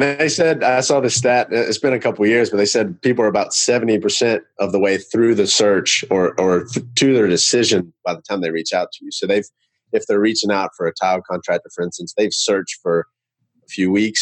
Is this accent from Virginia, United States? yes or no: no; Charlotte, North Carolina, United States; I'm from Charlotte, North Carolina. I've been doing web design and SEO for about 9 years now.